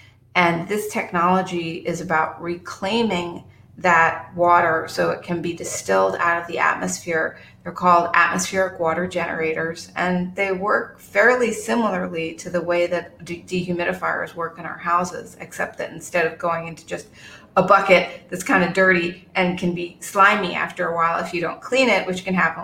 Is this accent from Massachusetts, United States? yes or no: yes; Newton, Massachusetts, United States; I grew up in Newton, Massachusetts, and there was a part of the Mass Turnpike in Newton